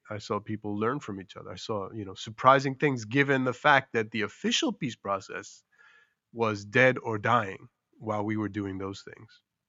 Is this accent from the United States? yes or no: yes; New York, United States; because I am a New Yorker. I am from a military family, and I did grow up in the East Coast of the United States.